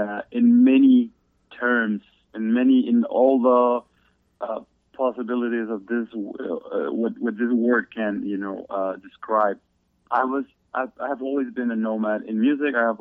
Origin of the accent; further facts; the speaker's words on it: Brazil; also born or lived in Mexico / Barcelona, Spain / Amsterdam, Netherlands / Rotterdam, Netherlands; So I was born in Mexico, partly raised in Brazil, and then I lived in Europe for almost 6 years. I lived in Barcelona for 1 year, and then in Amsterdam for 2.5, and then in Rotterdam for almost 2.5.